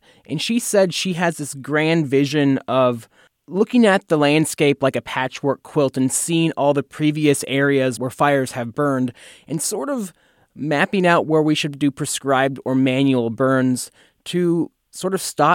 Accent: Fresno, California, United States; Yeah, I think you and I know, Joe, because we grew up in Fresno, the Fresno area

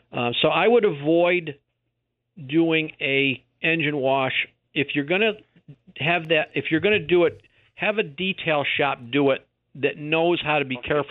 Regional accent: East Hoosick, New York, United States; when I grew up out in East Hoosick

